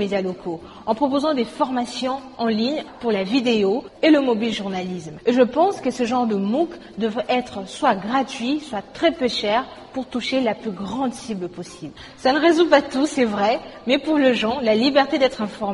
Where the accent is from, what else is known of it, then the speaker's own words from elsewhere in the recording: DR Congo; je viens de la République démocratique du Congo.